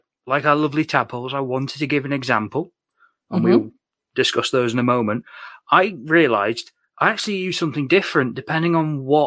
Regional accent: North West England, United Kingdom; the podcast's resident Lancashire person, as I was born and raised in Lancashire

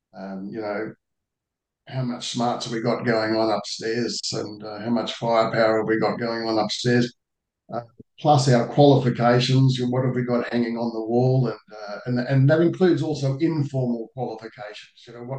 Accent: Australia; as an Australian

